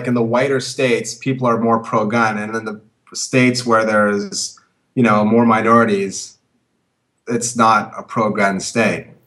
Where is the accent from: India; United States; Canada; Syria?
Canada; because I'm Canadian, I'd be freaked out.